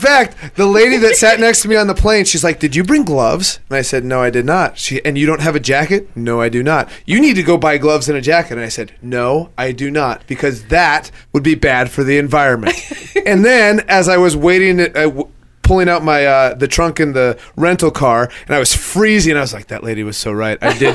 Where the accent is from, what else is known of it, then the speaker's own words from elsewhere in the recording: Washington, United States; One, I'm a Viking. Two, I'm from Washington State.